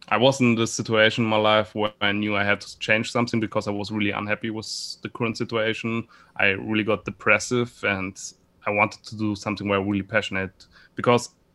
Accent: Munich, Bavaria, Germany; English is a second language; I'm from Munich. As mentioned, I'm 32 years old right now.

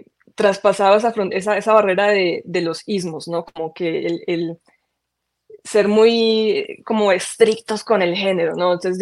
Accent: Medellín, Antioquia, Colombia; pues yo creciendo en Medellín, era normal ver un metalero que se iba

